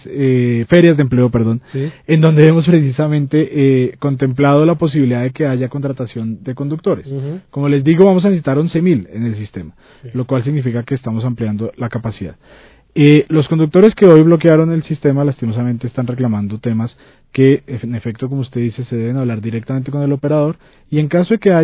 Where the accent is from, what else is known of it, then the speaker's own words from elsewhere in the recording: Bogotá, Colombia; en la cual podemos querernos como bogotanos y sentirnos orgullosos de lo que tenemos